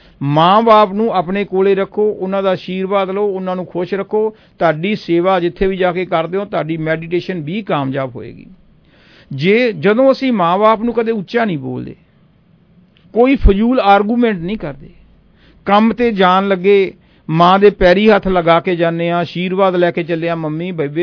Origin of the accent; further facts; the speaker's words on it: Barnala, Punjab, India; ਮੈਂ ਬਰਨਾਲੇ ਦਾ ਰਹਿਣ ਵਾਲਾ, ਪਟਿਆਲੇ ਤੋਂ ਰੇਲਵੇ ਸਟੇਸ਼ਨ 'ਤੇ ਮਹੀਨੇ ਕੁ ਬਾਅਦ ਜਦੋਂ ਘਰ ਆਉਣਾ